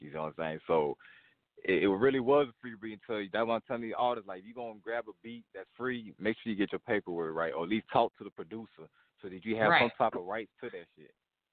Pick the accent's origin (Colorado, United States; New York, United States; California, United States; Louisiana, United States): Louisiana, United States; New Orleans; Pretty much like, okay, everybody know I'm from New Orleans.